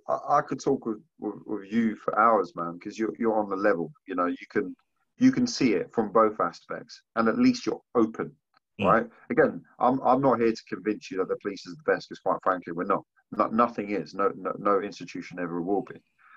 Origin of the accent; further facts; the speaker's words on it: Tottenham, London, United Kingdom; also born or lived in Mauritius; I was born in Mauritius, a third world country. It, you know, it's still a developing country. Mm-hmm. I grew up in Tottenham, right?